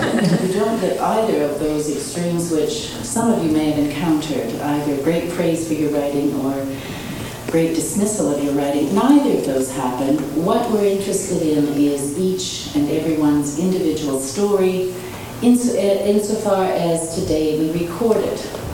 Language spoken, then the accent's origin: English; Seattle, Washington, United States; I was brought up in the Lutheran tradition in Seattle.